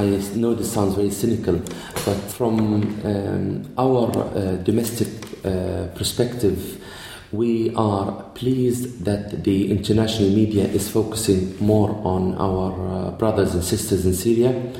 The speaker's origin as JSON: {"language": "English", "town": "Misrata", "region": "Misrata District", "country": "Libya", "said": "we have a city next to my hometown. I originally come from Misrata, and we have a city by the name of Tawarga."}